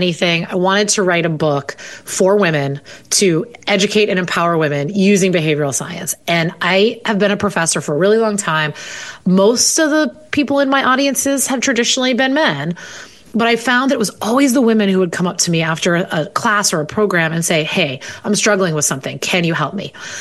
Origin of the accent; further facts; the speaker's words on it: Pittsburgh, Pennsylvania, United States; now in Chicago, United States; My husband, born and raised in Chicago, where I now live. I was born and raised in Pittsburgh.